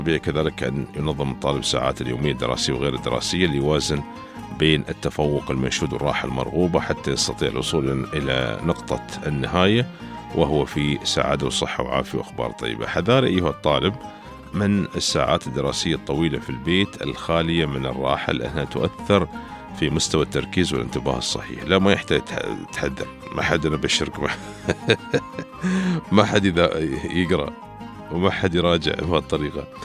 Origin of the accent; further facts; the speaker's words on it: Dubai, United Arab Emirates; كيف بينعكس على منظومة المشتريات الحكومية عندنا في دبي